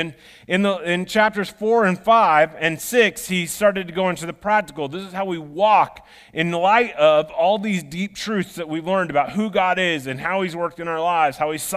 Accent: Iowa, United States; Well, I was from Iowa. We didn't really have stinging nettles

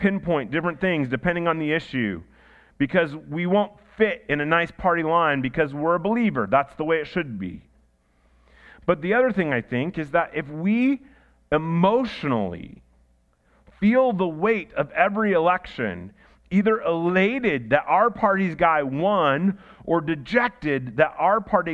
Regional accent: Iowa, United States; and trust me, I grew up in Iowa. I saw more political ads growing up than you know.

